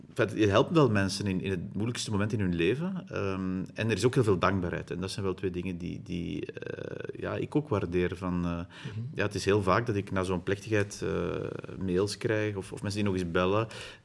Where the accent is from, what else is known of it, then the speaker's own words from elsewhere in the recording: Dilbeek, Flanders, Belgium; ik ben opgegroeid in Sint-Annapede, dat ligt in Dilbeek, dat is de deelgemeente van Itterbeek.